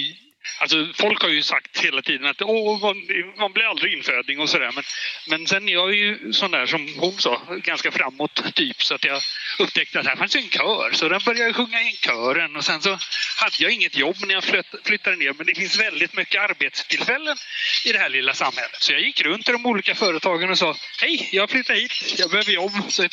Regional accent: Botkyrka, Stockholm County, Sweden; also born or lived in Partille; now in Järnforsen, Sweden; Sen flyttade familjen till Stockholm. Bodde i norra och södra Botkyrka. Jag flyttade till Tumba när jag flyttade hemifrån. Så jag bodde i Stockholm i 29 år fram till 2008.

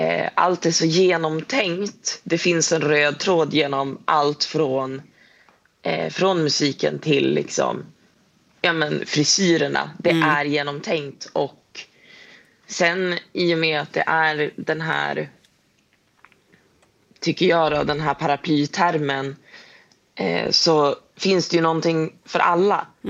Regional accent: Umeå, Västerbotten County, Sweden; Alltså, vi är från Umeå.

